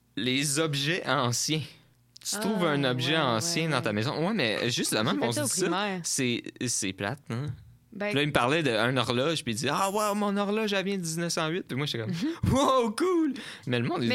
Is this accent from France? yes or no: no; Quebec, Canada; parce qu'on est deux, on vient de la Rive-Sud, fait qu'on va savoir c'est où.